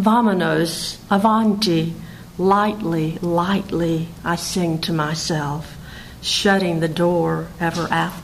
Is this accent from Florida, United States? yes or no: no; Georgia, United States; I'd been writing poems about growing up in Southwest Georgia and dealing, working with that landscape